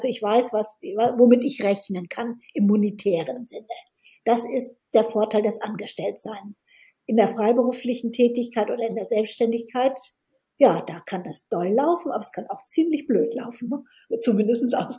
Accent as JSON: {"language": "German", "region": "Hamburg", "country": "Germany", "said": "Ja, ich komme aus Hamburg hier und sitze in meinem Gemeinschaftsbüro"}